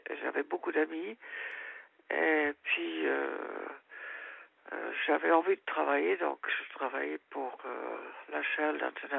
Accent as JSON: {"language": "French", "country": "United Kingdom", "second_language": "French", "lives_now": "France", "said": "je suis anglaise, on s'est rencontrés à Londres. Et on est parti en Asie."}